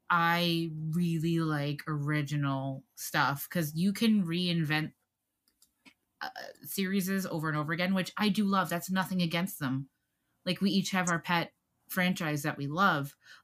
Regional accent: Canada; you're American, just like I'm Canadian.

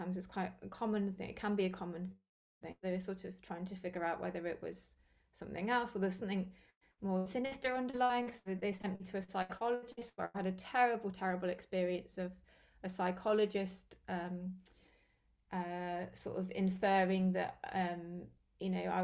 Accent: West Midlands, United Kingdom; We went to Birmingham, which is the largest city near my hometown in Staffordshire in England.

